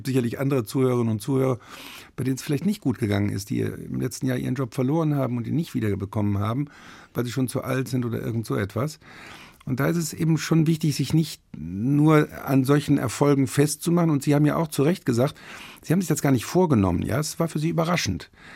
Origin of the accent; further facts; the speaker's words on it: Rhineland, Germany; also ich bin Rheinländer, wir sind Norditaliener, wir sind nicht pünktlich.